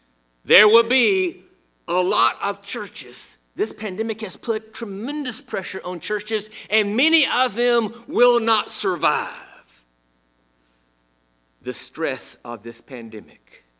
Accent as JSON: {"language": "English", "town": "Montgomery", "region": "Alabama", "country": "United States", "tie": "born or raised there", "said": "In my hometown of Montgomery, Alabama"}